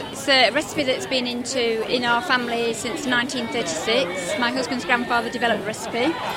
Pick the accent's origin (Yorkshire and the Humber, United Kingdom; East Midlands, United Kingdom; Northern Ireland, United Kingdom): East Midlands, United Kingdom; Spilsby; I'm from Moden's Lincolnship Unbred, and we're from Spilsby in Lincolnshire.